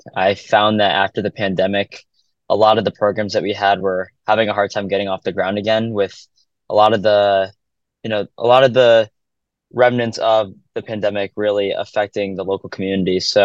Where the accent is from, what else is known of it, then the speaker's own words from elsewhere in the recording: Middlebury, Connecticut, United States; I'm from Middlebury, Connecticut, a small town out by Hartford.